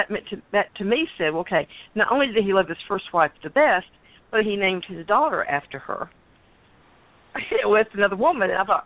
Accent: Georgia, United States; also born or lived in Virginia; I was born in Virginia and lived there until I was probably 4 or 5. And then we moved to Georgia. And I've been in, and I was in Georgia, you know, growing up.

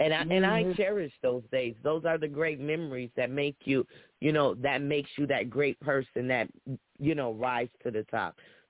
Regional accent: Rochester, New York, United States; but most of them are from New York, my hometown, Rochester, New York.

